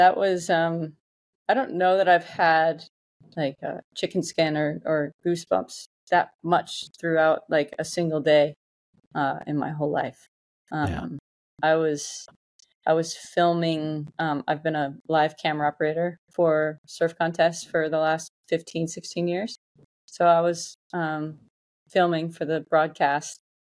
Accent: Orlando, Florida, United States; I grew up in Orlando, Florida, which is in the middle of the state.

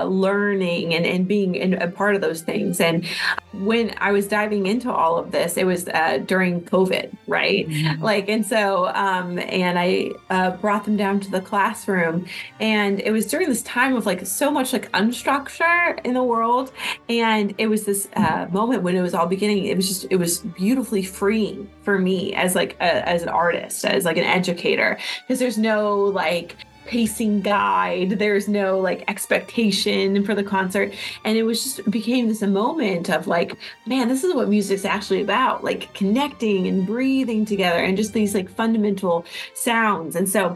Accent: Texas, United States; No, I am born and raised in the Northern Texas area, actually.

